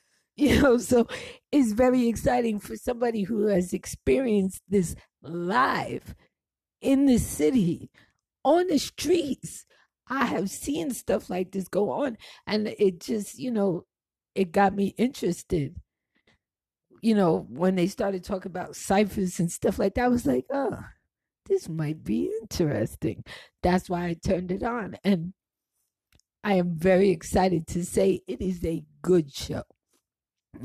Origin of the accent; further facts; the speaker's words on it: New York, United States; now in New Jersey, United States; Okay, I live right across the Hudson. I can see you. I'm from New York too. But please stop putting down the place where I live now.